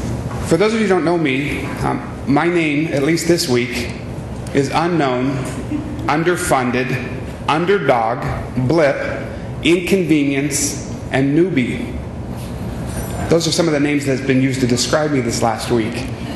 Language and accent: English; Glendale, Arizona, United States; I grew up in Glendale, attending both Unit 1 and Unit 6, and graduated from Glendale High School.